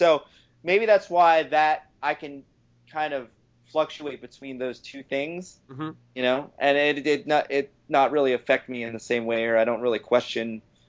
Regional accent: Ellicott City, Maryland, United States; I grew up in Ellicott City, but it's not really a city. You know, it's just a kind of a suburb.

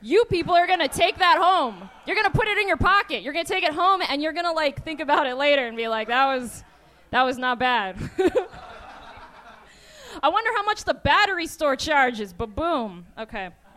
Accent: Nevada, United States; Here's a fun fact. I'm actually from Nevada. I am from the West Coast.

